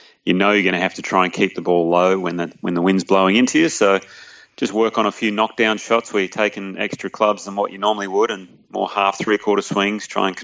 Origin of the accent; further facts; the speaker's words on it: Perth, Western Australia, Australia; I grew up in Perth where, you know, we used to get the Fremantle Dock to the sea breeze in the afternoon, and we had some pretty strong winds there.